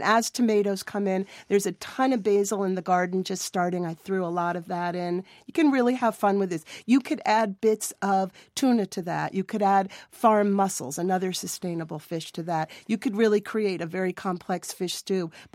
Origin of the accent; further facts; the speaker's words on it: New England, United States; also born or lived in East Coast; For me, a New Englander, I grew up on the East Coast, clams are summer.